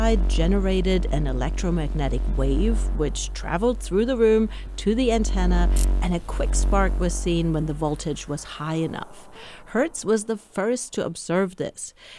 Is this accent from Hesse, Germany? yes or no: no; Karlsruhe, Baden-Württemberg, Germany; I was in my hometown, Karlsruhe, Germany